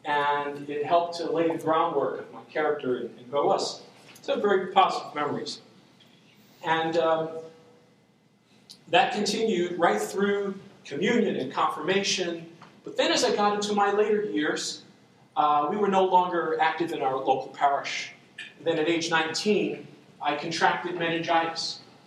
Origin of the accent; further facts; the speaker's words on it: Long Island, New York, United States; I come from Long Island, New York, which is why I pronounce certain words funny. And as a Catholic Italian growing up there, we were very naturally active in our Catholic parish.